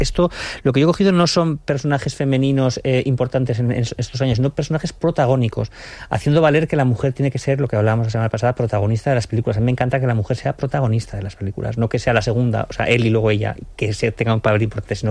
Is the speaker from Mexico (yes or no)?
no; Spain; como española